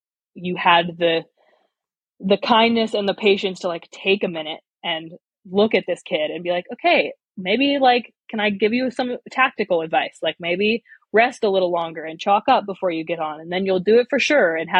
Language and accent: English; Canmore, Alberta, Canada; But I grew up in Canmore, Alberta, right in the heart of the Rockies